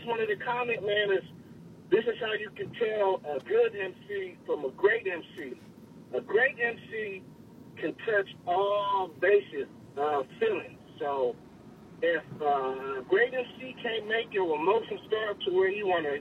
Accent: New York, United States; I'm from New York.

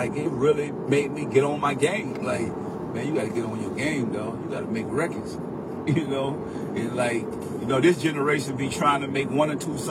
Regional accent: New Orleans, Louisiana, United States; now in Richmond, United States; I moved from New Orleans to Richmond, California, and I was able to hustle in Oakland and San Francisco.

